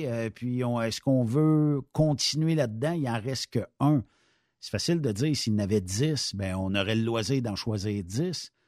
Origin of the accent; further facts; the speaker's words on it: Ferme-Neuve, Quebec, Canada; Fait que si, mettons, chez nous, à Ferme-Neuve, il y a un incident qui arrive, ben c'est tous les autres festivals qui vont écoper en assurance, vous le savez.